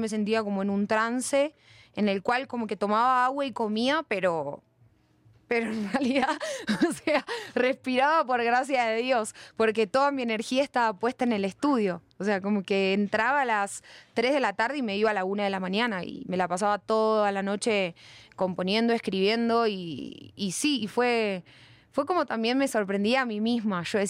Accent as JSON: {"language": "Spanish", "region": "Buenos Aires", "country": "Argentina", "tie": "born there", "said": "O sea, yo nací en Buenos Aires, al lado del río."}